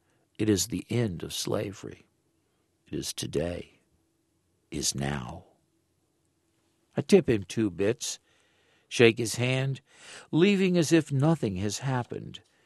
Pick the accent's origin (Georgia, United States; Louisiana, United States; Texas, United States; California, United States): Louisiana, United States; New Orleans; I grew up in New Orleans, for one thing.